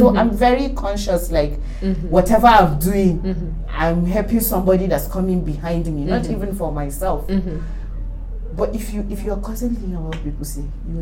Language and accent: English; Adamawa, Nigeria; My family back home is well known for, we're originally from Adamawa State, so, you know, we're well known for being scholars and, you know, professors and stuff like that.